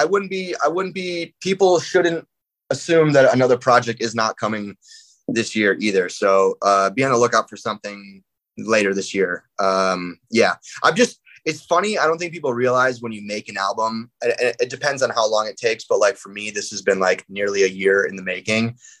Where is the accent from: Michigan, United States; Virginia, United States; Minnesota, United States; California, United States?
Michigan, United States; I mean, we're both from Michigan. There's like a connection already.